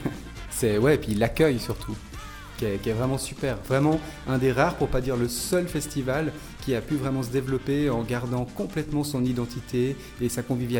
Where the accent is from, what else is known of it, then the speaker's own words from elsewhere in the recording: Geneva, Switzerland; Je viens de Genève et je suis un petit champignon qui a poussé dans une cave de squat.